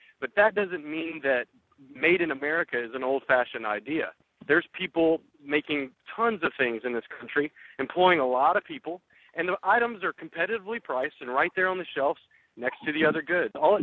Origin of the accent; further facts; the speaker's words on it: Georgia, United States; And if you look at my home state of Georgia, where there is no General Motors anymore